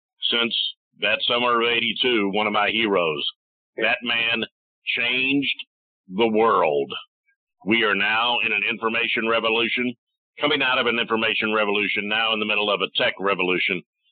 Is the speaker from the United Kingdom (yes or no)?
no; Atlanta, Georgia, United States; then I went down to a place in my hometown of Atlanta, some new business called Cable News Network